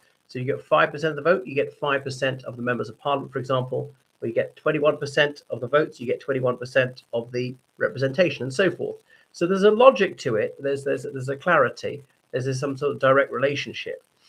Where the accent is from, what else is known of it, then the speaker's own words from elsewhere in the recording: Ireland; from Ireland.